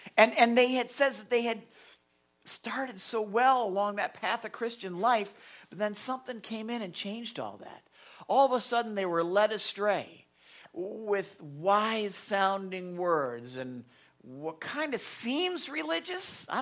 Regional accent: Florida, United States; Okay, now, you know, we're from Florida, so the biggest mountains we have are speed bumps.

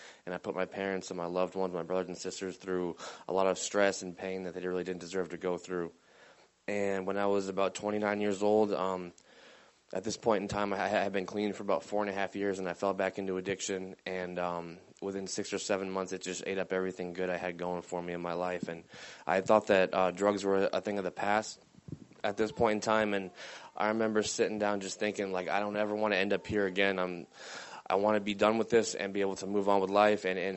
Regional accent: Boston, Massachusetts, United States; I'm from Boston, Massachusetts. And I grew up in a Christian home, and I went to Christian school.

